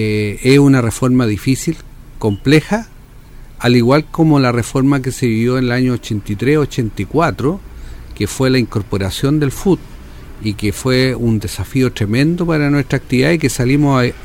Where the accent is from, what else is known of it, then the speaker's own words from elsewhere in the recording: Santiago, Santiago Metropolitan Region, Chile; now in San Fernando, Chile; Soy de Santiago, tengo la oficina allá, pero vivo en San Fernando.